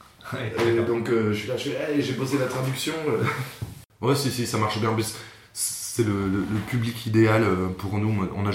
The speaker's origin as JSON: {"language": "French", "country": "France", "said": "je suis pas allemand. Donc je fais des petites erreurs, mais j'assume parce que je suis français."}